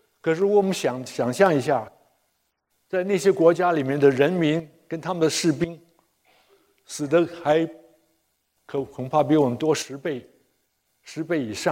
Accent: China; 我们中国人借给美国的多少多少钱。

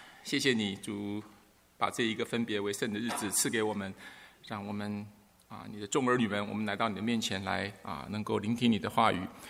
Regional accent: China; 但是我们中国人我们常常说失败是什么？成功之母。

